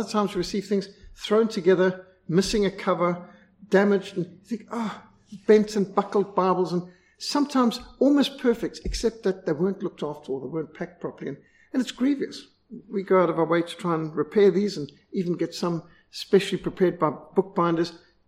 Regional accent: Bulawayo, Zimbabwe; when I was growing up in Bulawayo

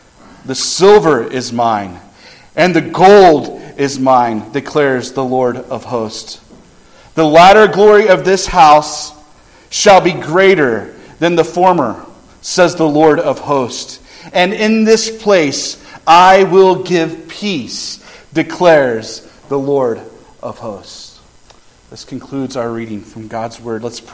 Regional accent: Columbus, Kansas, United States; I grew up in Columbus, Kansas, in the southeast corner of Kansas, in a town so small we had more cats than people. That's how small my hometown was in Kansas.

